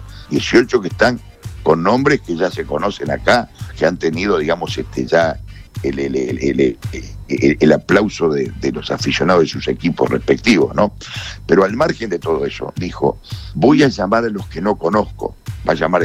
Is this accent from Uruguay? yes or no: yes; Uruguay; Y yo como periodista, como más que como periodista, como uruguayo, quiero que la selección gane.